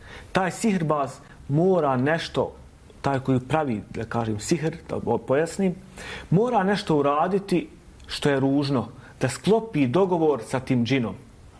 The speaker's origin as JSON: {"language": "Bosnian", "country": "Bosnia & Herzegovina", "said": "Ne samo kod nas u Bosni i Hercegovini, nego i po arapskom svijetu."}